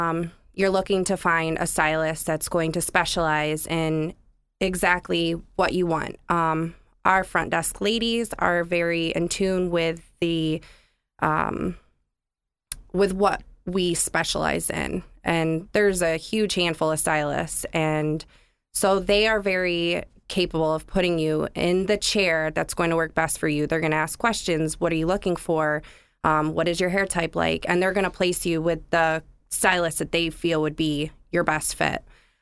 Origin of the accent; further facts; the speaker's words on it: Ohio, United States; moved away; also born or lived in Michigan; I was born and raised in Ohio, and then I moved to Michigan for a few years.